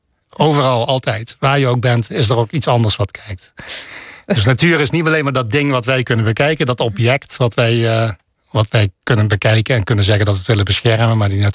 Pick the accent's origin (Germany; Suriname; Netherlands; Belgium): Netherlands; Ja, en als Nederlander ben je dan toch niet helemaal op je gemak, moet ik zeggen. Na 4 maanden weer terug in Nijmegen.